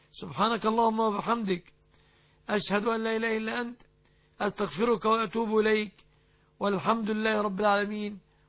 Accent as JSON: {"language": "Arabic", "country": "Egypt", "said": "بلادنا مصر"}